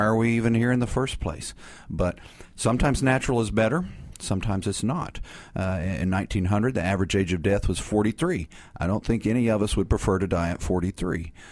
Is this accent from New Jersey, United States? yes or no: no; Collinsville, Oklahoma, United States; I grew up in Collinsville, just north of here, and went to college, went to pharmacy school